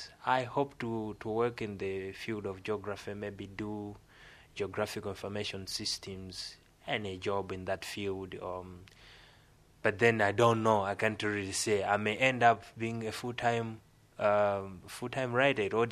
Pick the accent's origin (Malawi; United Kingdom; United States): Malawi; I'm from Malawi. I'm 22 years